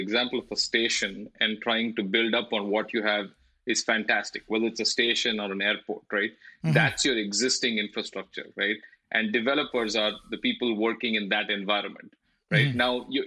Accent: Chennai, Tamil Nadu, India; moved away as an adult; now in United States; I was born in Chennai in the south of India. So I grew up there. And then I moved here for grad school.

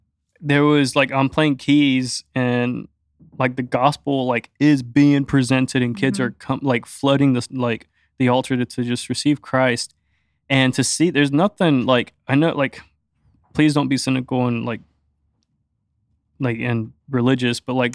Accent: Puerto Rico; born there; first language English; Liz was born in the States. I was born in Puerto Rico. But English is our language.

